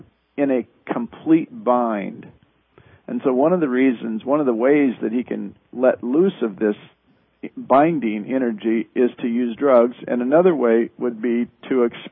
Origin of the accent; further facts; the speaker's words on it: Midwest, United States; I am from the Midwest, and I used to go to carnivals as a kid.